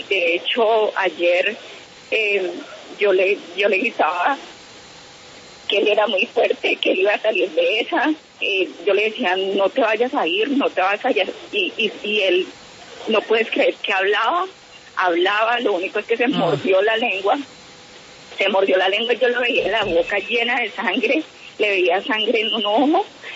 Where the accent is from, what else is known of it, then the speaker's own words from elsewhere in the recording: Tuluá, Valle del Cauca, Colombia; Yo soy de Tuluá